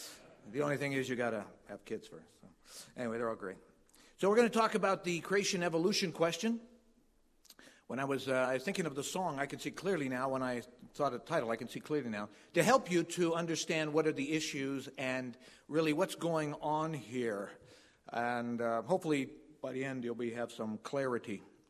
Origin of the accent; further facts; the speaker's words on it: Ontario, Canada; born there; now in Montreal, Canada; So I come from Montreal. I live in the West Island, and I've been there for 38 years. Originally born in Ontario. I'm from a Dutch background. My parents are from The Hague and Leysendam.